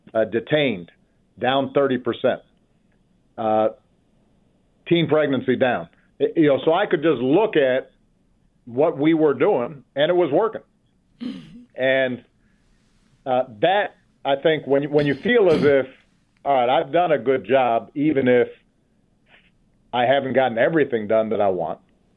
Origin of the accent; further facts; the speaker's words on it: Hawaii, United States; She's, you know, she thinks because I grew up in Hawaii that I'm more chill.